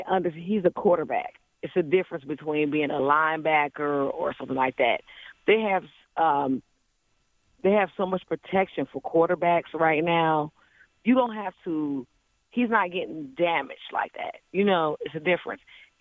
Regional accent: Cleveland, Ohio, United States; I'm from Cleveland. I've watched Tom Brady since 97. You know, I was an Ohio State fan.

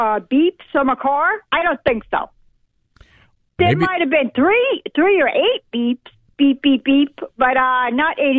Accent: New Jersey, United States; I'm originally from New Jersey, moved down to North Carolina.

